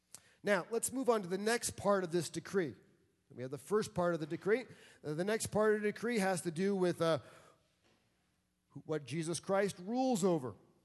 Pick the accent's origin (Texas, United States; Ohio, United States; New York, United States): New York, United States; New York City; Okay, I'm growing up in Iowa. I'm from New York City. I'm trying to transition to guns.